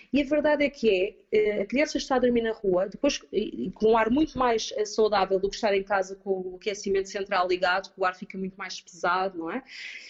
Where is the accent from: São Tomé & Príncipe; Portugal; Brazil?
Portugal; now in Copenhagen, Denmark; eu, como boa portuguesa